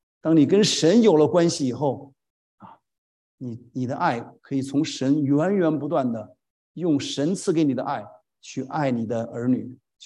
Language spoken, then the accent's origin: Chinese; China; 把所有的钱都花在他身上，我们中国人都是这样做的。